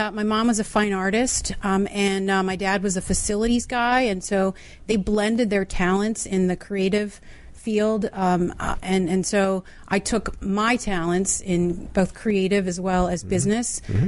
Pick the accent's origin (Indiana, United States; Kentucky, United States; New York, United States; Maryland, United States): Maryland, United States; Ellicott City; I'm from Maryland, Ellicott City.